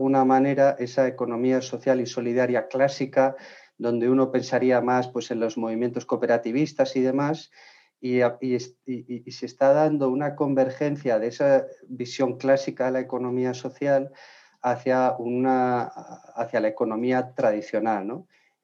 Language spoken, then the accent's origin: Spanish; Spain; Nosotros como país, como ecosistema español, no formábamos parte de esa plataforma